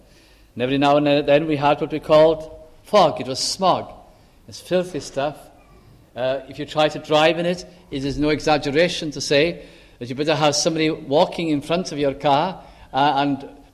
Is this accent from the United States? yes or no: no; North West England, United Kingdom; Now, I was brought up in South Lancashire.